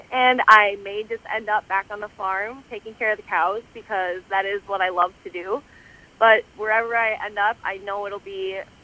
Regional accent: Plainview, Minnesota, United States; Okay. So I'm from Plainview, Minnesota. It's a very small town. We have 3,000 people. I live outside of Plainview on my family's dairy farm.

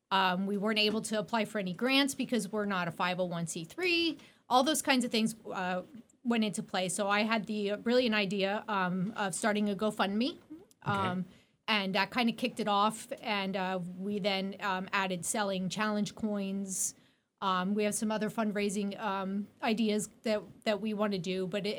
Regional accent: Cressona, Pennsylvania, United States; now in Pottsville, United States; born and raised in Schuylkill County, originally from Cressona, moved to Pottsville about 27, 28 years ago.

